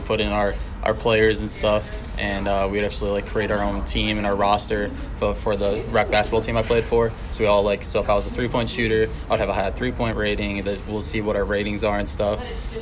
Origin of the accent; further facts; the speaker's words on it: Aurora, Ohio, United States; also born or lived in Indianapolis; I'm from Aurora, Ohio. It's like 30 minutes away from Cleveland. Small town.